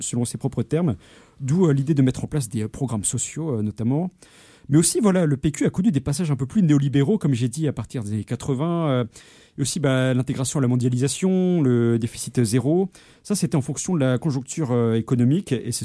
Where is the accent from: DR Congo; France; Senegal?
France; Donc en tant que Français aussi, donc, une comparaison un peu grossière